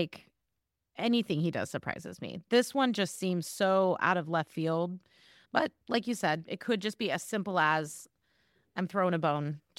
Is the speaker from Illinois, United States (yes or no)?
no; California, United States; when I was growing up in California, there was always a Twilight Zone marathon on Thanksgiving, always.